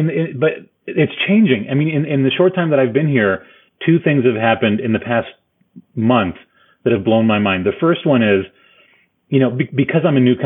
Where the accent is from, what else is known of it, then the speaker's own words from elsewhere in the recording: Argentina; I grew up in Argentina in the 1980s